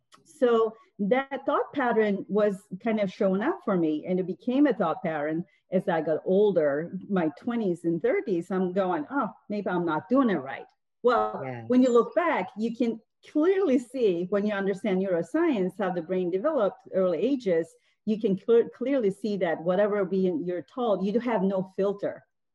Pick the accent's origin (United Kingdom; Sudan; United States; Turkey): Turkey; Istanbul; I grew up actually in Istanbul in Europe, and they were both teachers, and they would always tell me, go to school, get a good degree.